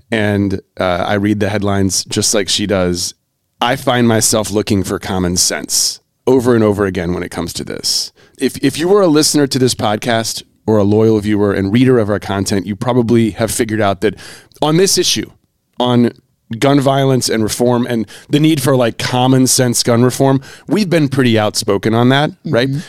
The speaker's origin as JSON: {"language": "English", "region": "North Carolina", "country": "United States", "tie": "born or raised there", "said": "I grew up in North Carolina."}